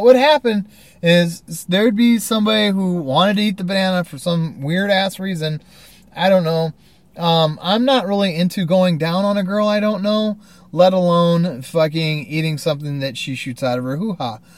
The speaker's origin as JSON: {"language": "English", "region": "Ohio", "country": "United States", "also_born_or_lived": "Michigan / Indiana / Virginia / California", "said": "And I'm from Ohio, lived around Michigan, Ohio, Indiana, Virginia, and California throughout my life."}